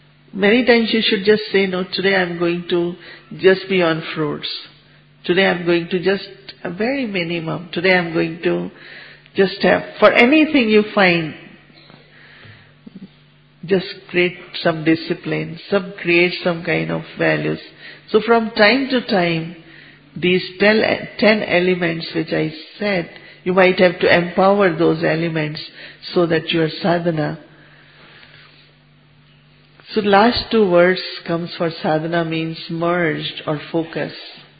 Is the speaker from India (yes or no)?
yes; Mount Abu, Rajasthan, India; So I am from Mount Abu, Madhuban, I have this blessing